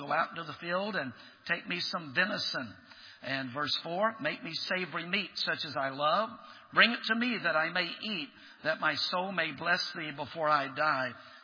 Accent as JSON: {"language": "English", "town": "Baton Rouge", "region": "Louisiana", "country": "United States", "lives_now": "California, United States", "said": "I'm from Baton Rouge, Louisiana, so I'm from the deep south. And now I'm a missionary to the state of California."}